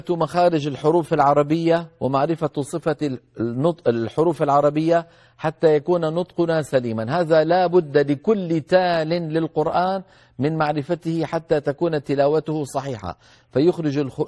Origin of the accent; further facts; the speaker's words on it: Damascus, Damascus Governorate, Syria; يعني مثلا أنا دمشقي، لو طلب مني أن أتكلم بلهجة أهل بغداد لن أستطيع